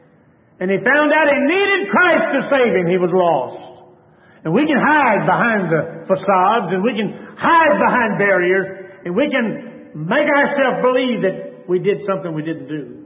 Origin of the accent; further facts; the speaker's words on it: Texas, United States; I grew up in Dallas County, Texas. I mean, there were cars, just mass people everywhere.